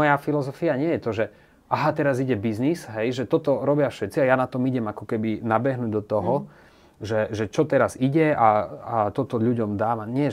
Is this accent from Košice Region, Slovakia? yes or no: yes; Michalovce, Košice Region, Slovakia; Ja som pôvodom z Michaloviec